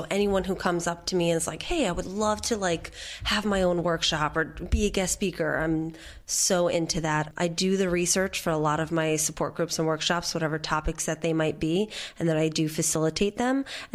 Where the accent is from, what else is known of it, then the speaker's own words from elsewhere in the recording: Catskill, New York, United States; it's not far from Albany, so providing these services to my hometown really makes me feel good.